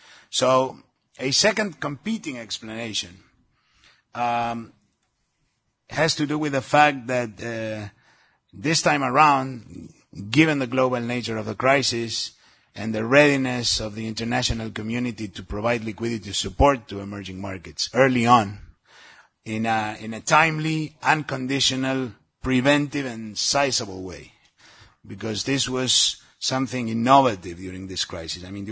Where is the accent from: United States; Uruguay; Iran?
Uruguay; I'm from Uruguay, so no crowding out.